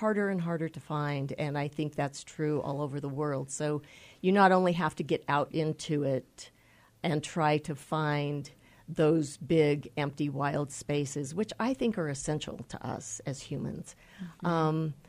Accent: Tooele, Utah, United States; now in Escalante, United States; I'm originally from Tooele, Utah.

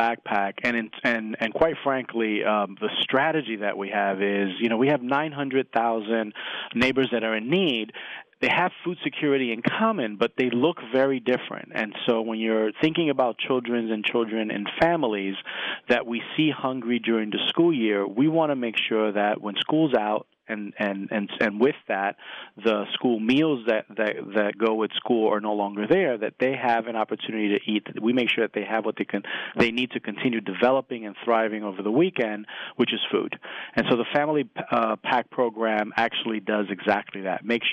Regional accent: Bronx, New York, United States; I grew up in the South Bronx, and I saw the impact of hunger

